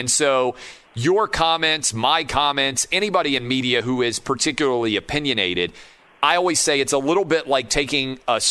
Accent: the South, United States; now in Nashville, United States; And I grew up in the South, and everybody was pretty nice.

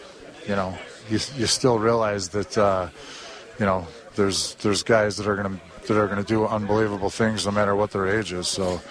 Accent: Detroit, Michigan, United States; being a Detroit fan, being a young kid growing up in Detroit

